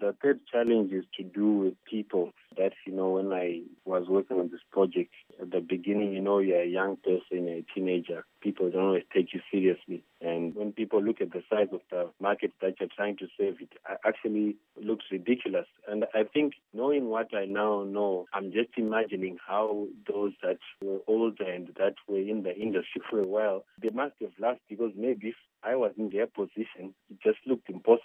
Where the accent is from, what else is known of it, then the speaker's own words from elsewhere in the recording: Zimbabwe; I grew up in Zimbabwe. My primary school was at Lewisham Primary School, secondary school was at Prince Edward.